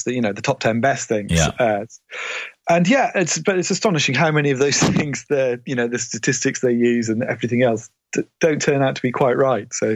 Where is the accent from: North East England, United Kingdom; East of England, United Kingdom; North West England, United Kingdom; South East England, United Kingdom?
North West England, United Kingdom; Morecambe; And I grew up near Morecambe, so that was the inspiration for the book Crap Towns.